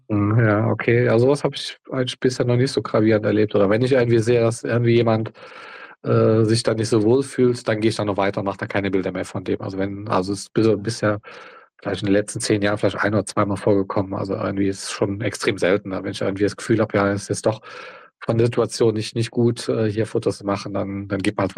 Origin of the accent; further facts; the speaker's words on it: Eifel, Germany; Ich kannte hier bei uns im Ort, in der Eifel, wo ich aufgewachsen bin, gab es einen Fußballverein.